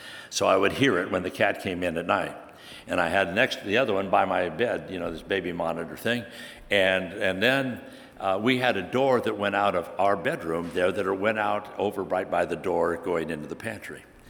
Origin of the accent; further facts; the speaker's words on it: Scotland, United Kingdom; Now, I'm a Scotsman. Now, if you're Scottish, you don't like to waste money.